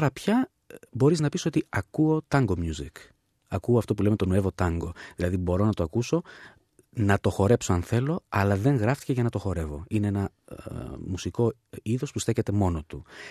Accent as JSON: {"language": "Greek", "country": "Greece", "said": "Εγώ είμαι Έλληνας."}